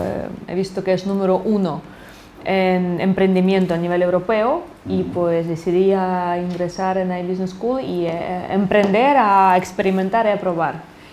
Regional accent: Ukraine; Spanish is a second language; now in Spain; yo soy ucraniana, estudié en Ucrania, toda mi vida en Ucrania

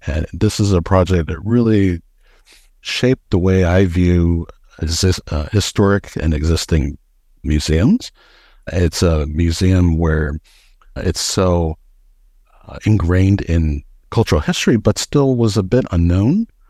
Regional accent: District of Columbia, United States; even though I grew up in the Washington, D.C. area, I had never gone to this museum before.

